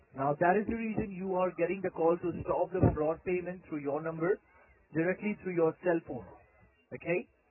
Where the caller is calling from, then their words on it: Melbourne, Victoria, Australia; I'm calling you from Melbourne right now. It's Melbourne, Victoria. I'm calling you from.